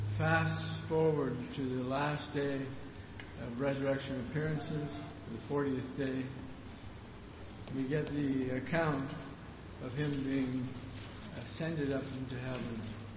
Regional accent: Surrey, British Columbia, Canada; If somebody asked me, where are you from? I told them I'm from Surrey, B.C.

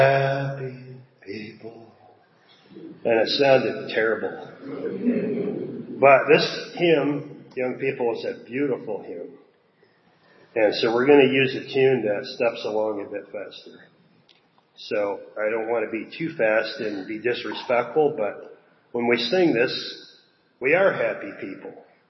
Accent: Newfoundland and Labrador, Canada; So when I grew up in Newfoundland, we would sing this hymn.

